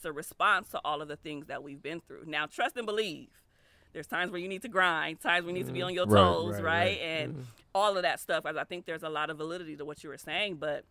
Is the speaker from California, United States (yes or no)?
yes; Compton, California, United States; I think a lot of people of color, like we grow up, like I grew up in Compton, right? Like we know gangs, violence, struggle life.